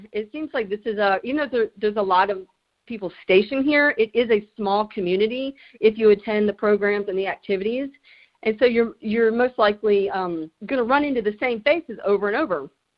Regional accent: North Carolina, United States; Now, I grew up in North Carolina, so we call them roaches, okay?

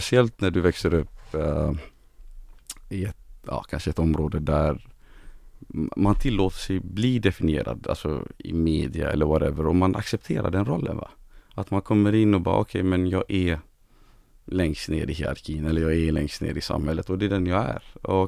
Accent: Gothenburg, Västra Götaland County, Sweden; Sen växte jag upp i Angered.

